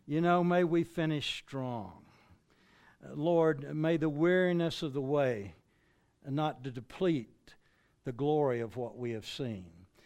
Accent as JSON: {"language": "English", "region": "the South", "country": "United States", "said": "But being a Southern boy, We learned English a little bit different than probably y'all did."}